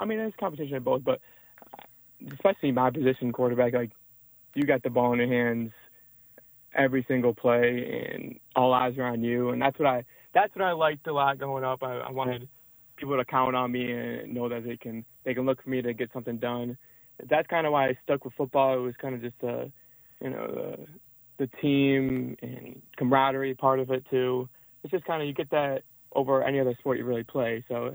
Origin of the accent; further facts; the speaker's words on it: New York, United States; I'm from New York originally, and I've always been here, lived here my whole life. Upstate New York.